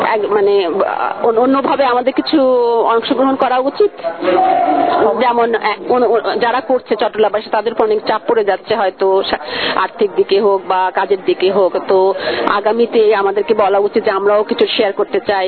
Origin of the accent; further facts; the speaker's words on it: Faridpur, Dhaka Division, Bangladesh; না, আমি চিটাগাংয়ের না, আমি ফরিদপুরে।